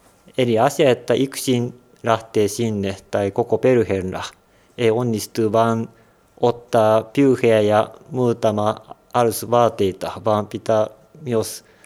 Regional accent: Japan; Finnish is a second language; Joo, minun ja sitten minun perheen paikka on Japani. Ja Japani on myös minun kotimaani.

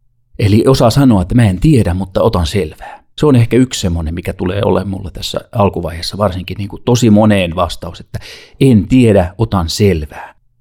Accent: Ethiopia; moved away as an adult; Mä olen syntynyt ja kasvanut Etiopiassa.

